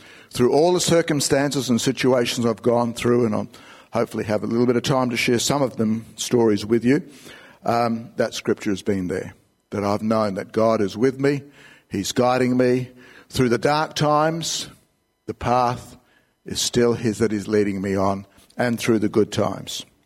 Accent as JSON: {"language": "English", "town": "Elizabeth", "region": "South Australia", "country": "Australia", "tie": "born or raised there", "said": "I grew up in Elizabeth"}